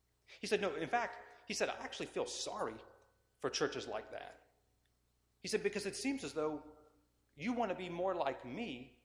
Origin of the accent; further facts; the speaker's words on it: Kansas, United States; You know, I'm from Kansas. There's a lot of cows and horses and cleanup after cows and horses.